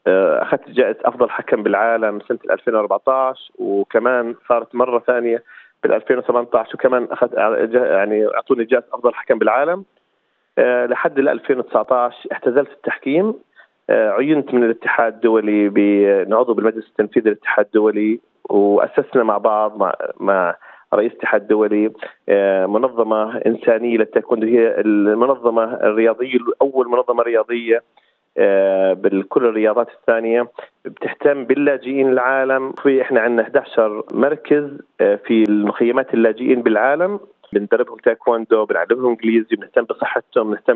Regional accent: Jordan; now in Sydney, Australia; أصلي من الأردن، على أستراليا قبل 20 سنة تقريبا. أنا الفاوندر والسي أو لإيزي مارت جروب الكونفينينس سور، عايش بسيدني، متزوج، عندي ولد وبنت.

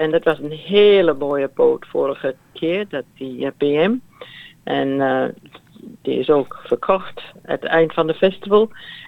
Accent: Hobart, Tasmania, Australia; born there; accent: Groningen; Dutch is a second language; Nee, ik ben in Hobart geboren en mijn Nederlands heeft wel een Groningse accent

